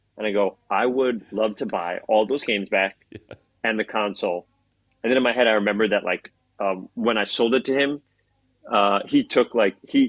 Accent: New York City, New York, United States; So I grew up in the Bronx. It was a public school system.

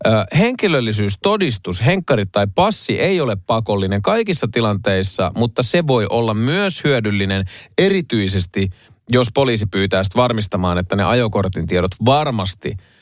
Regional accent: countryside, Finland; Olen landelta kotoisin ja sade tarkoitti aina, ettei tarvitse mennä pellolle töihin

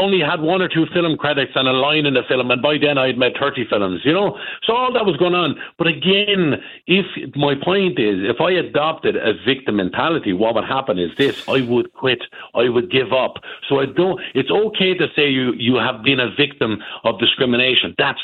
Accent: Ireland; first and foremost, we're Irish. You know, we don't go. We're travellers.

